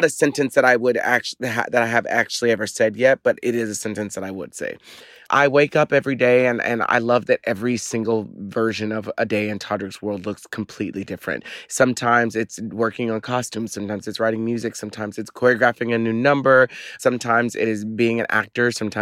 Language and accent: English; Texas, United States; When I was young, I was very, very different and odd, especially growing up in the South in Texas.